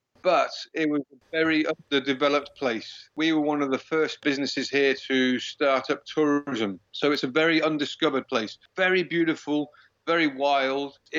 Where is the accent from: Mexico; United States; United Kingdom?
United Kingdom; Stratford-upon-Avon, West Midlands; moved away as an adult; now in Malaysia; I can speak Malay, but yeah, I'm originally from England, from a small town called Stratford-upon-Avon, which is famous for Shakespeare. I've been in Sabah now for 18 years. I originally came here for 3 years, 23, 24 years ago.